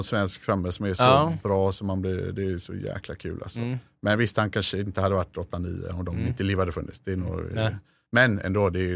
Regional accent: Sweden; Som svensk glömmer man ju snabbt det och bara ser att vi har en topp 10.

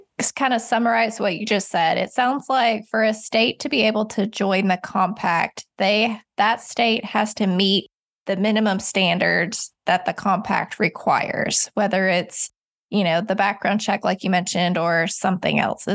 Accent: Kentucky, United States; So like my home state is Kentucky.

